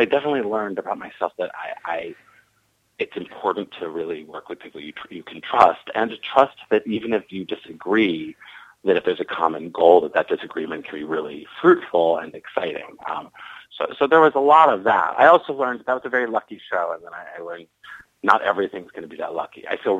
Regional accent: Philadelphia, Pennsylvania, United States; I grew up in Philadelphia

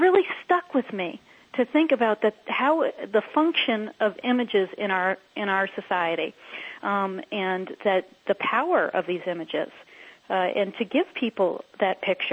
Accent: New Hampshire, United States; now that in my home state of New Hampshire, now that it's legally recognized here too

